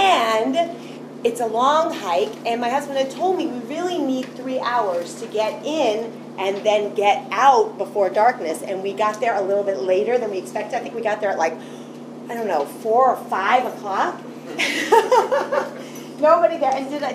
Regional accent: Memphis, Tennessee, United States; I'm from Memphis, and I don't know if any of you know him.

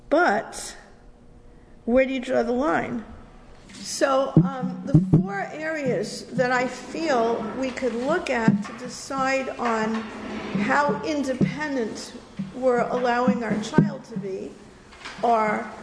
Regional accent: New York, United States; born there; also born or lived in Florida; I was born in New York, but I've only been here a couple of years, actually 2, and lived in Florida for 32 years.

